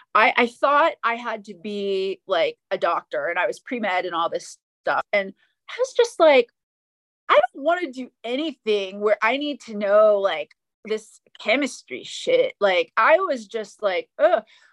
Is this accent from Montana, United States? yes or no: no; Maine, United States; So, but to go back, I grew up in Maine, so Northeastern United States, and in the snow, which was really interesting because my mom's from Vietnam.